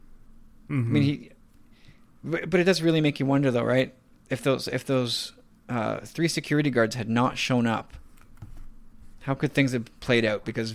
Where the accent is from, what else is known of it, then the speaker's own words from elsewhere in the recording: Canada; Shame on me as a Canadian.